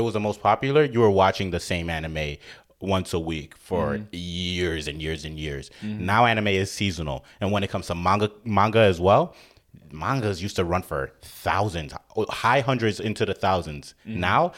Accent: The Bronx, New York, United States; especially growing up in the Bronx, you're like, I ain't that happy.

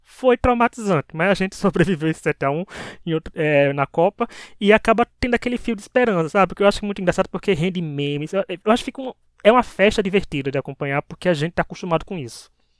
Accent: Paraíba, Brazil; eu, como sou de cidade do interior, aqui da Paraíba.

